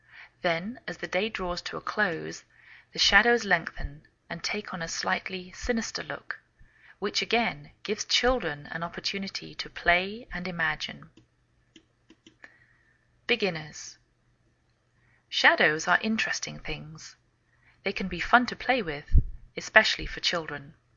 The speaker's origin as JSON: {"language": "English", "region": "England", "country": "United Kingdom", "lives_now": "United States"}